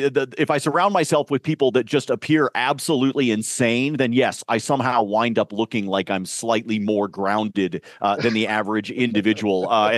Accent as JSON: {"language": "English", "region": "Oregon", "country": "United States", "tie": "born or raised there", "said": "I grew up in Oregon. So an early bias to let everybody know about, I'm an Oregon State grad."}